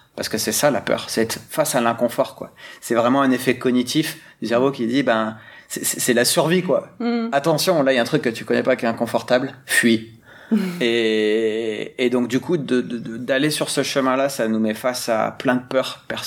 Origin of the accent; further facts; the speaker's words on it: the Alps, France; j'ai vécu dans les Alpes, j'ai grandi dans les Alpes. Ensuite, je suis parti à l'étranger pour revenir ici